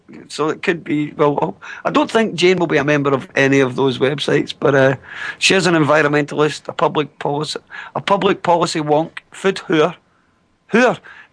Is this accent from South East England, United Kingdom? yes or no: no; Scotland, United Kingdom; I'm Scottish, through and through.